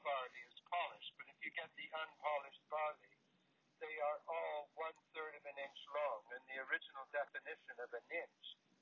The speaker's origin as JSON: {"language": "English", "country": "Canada", "tie": "born or raised there", "said": "I grew up in Canada, as you might be able to tell."}